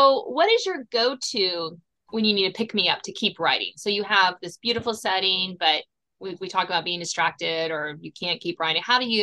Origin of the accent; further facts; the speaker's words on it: Virginia, United States; So, but I grew up south of in Southern Virginia, which is totally, totally different from Northern Virginia.